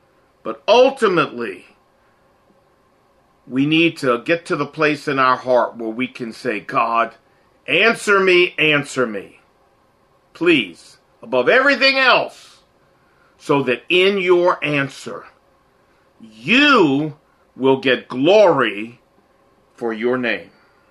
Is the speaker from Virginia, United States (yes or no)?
yes; Portsmouth, Virginia, United States; I grew up in Portsmouth, Virginia. I know about that city